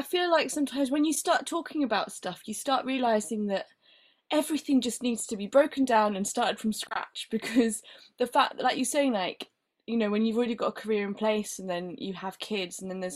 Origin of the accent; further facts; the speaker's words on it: Barcelona, Catalonia, Spain; English is a second language; And then I grew up in Barcelona, and so I speak Spanish and Catalan.